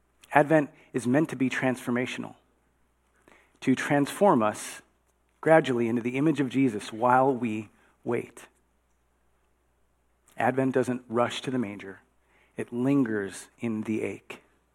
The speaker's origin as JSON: {"language": "English", "town": "Chicago", "region": "Illinois", "country": "United States", "said": "Many of you know I'm from Chicago. I spent 20 years of my life just living outside the city"}